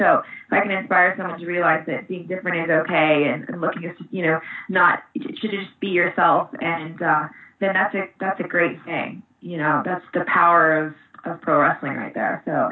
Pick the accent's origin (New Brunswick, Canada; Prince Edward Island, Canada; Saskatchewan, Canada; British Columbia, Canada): British Columbia, Canada; Victoria; we're actually both from the same town, hometown. See, we're both from Victoria, B.C.